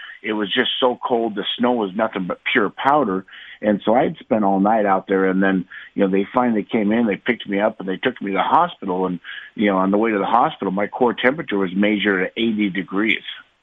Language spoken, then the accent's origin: English; United States; And being an American, they don't want you to win.